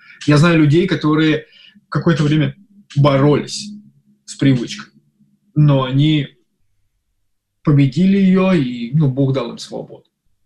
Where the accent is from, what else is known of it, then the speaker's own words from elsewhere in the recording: Ivanovo, Ivanovo Oblast, Russia; Нет, я родом из Иваново.